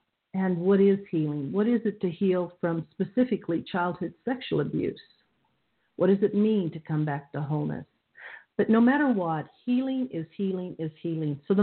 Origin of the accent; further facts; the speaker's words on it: Kansas, United States; born there; I was born in the Midwest, Kansas, and into a Catholic Irish German family.